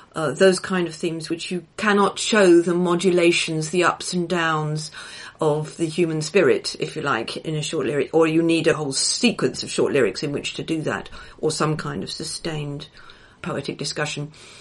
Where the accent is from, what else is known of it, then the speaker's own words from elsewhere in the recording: Greenwich, London, United Kingdom; As a child, I grew up near Greenwich